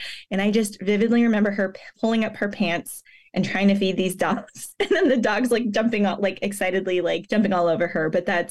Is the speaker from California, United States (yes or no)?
yes; Anaheim, California, United States; also born or lived in Philippines / Murrieta; now in Los Angeles, United States; I was born in the Philippines, but was raised half in Anaheim, California, and the other half in a smaller suburb called Murrieta. Although I'm full Filipino, I was raised by my Filipino mom and my white dad.